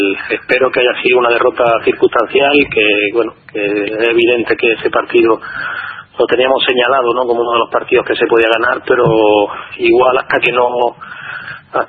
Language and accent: Spanish; Granada, Andalusia, Spain; born there; yo, por lo que pone en mi DNI, soy de Granada